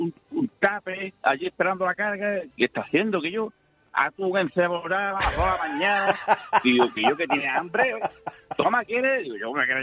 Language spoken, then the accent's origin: Spanish; Cádiz, Andalusia, Spain; Y soy de aquí, de Cádiz